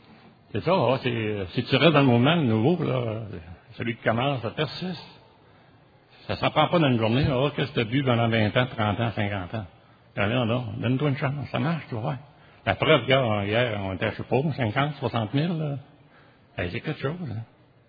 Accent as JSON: {"language": "French", "town": "Quebec City", "region": "Quebec", "country": "Canada", "said": "je suis un alcoolique. Je viens de Québec."}